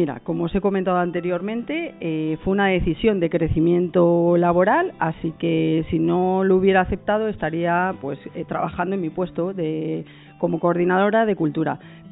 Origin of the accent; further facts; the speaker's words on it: Guijuelo, Castile and León, Spain; Y por circunstancias de la vida, pues terminé aquí en Guijuelo, en mi pueblo, trabajando como coordinadora de cultura